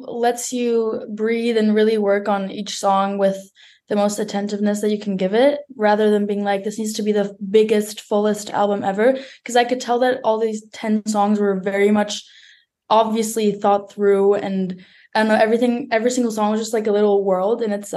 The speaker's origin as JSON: {"language": "English", "region": "Berlin", "country": "Germany", "second_language": "English", "said": "I'm from Berlin and it just gets too much after some time."}